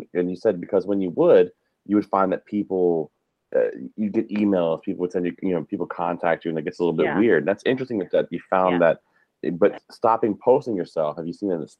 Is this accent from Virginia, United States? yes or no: yes; Virginia, United States; And listen, I grew up in Virginia, and barbecue was a thing.